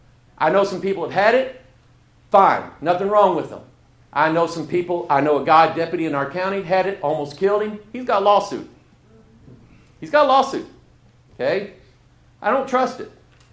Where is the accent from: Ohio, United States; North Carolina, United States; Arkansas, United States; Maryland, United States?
Arkansas, United States; Pine Bluff; born there; I was born in Pine Bluff, Arkansas. So don't take me long coming down here to start saying y'all and how y'all doing. I pick it up easy when I come back down here because it's in my DNA.